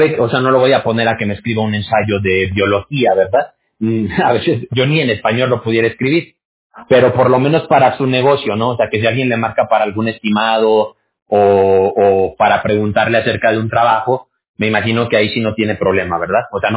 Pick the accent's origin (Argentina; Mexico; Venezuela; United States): Mexico; yo también soy mexicano.